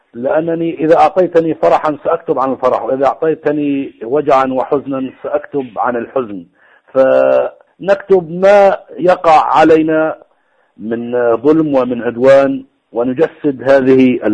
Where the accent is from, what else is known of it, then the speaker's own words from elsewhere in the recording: Palestine; والله أنا كشاعر فلسطيني وأعيش تحت براثم الاحتلال وتحت مظلة الحصار